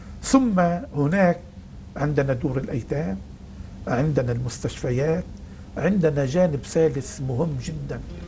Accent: Lebanon; والأمر الثاني بلدي لبنان، يعني أعيش همه صباح مساء

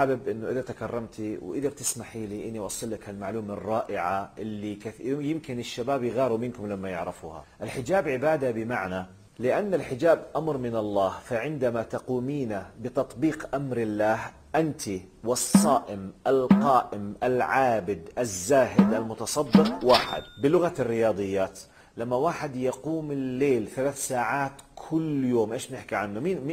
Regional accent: Jordan; وزي ما بقولوا بلهجتنا العامية في الأردن نيالك.

